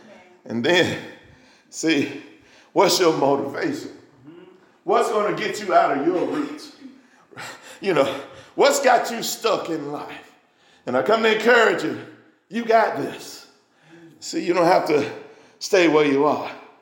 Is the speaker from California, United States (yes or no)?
no; Alabama, United States; See, told you I was from Alabama. I was on the farm. We didn't have a whole lot, but thank God for where he put me.